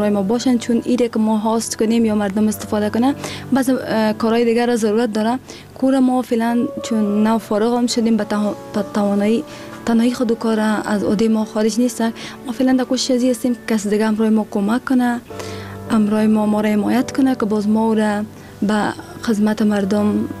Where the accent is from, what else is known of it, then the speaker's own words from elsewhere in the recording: Afghanistan; و دوباره به افغانستان آمدم، امروی دوستای خود یک جا شدم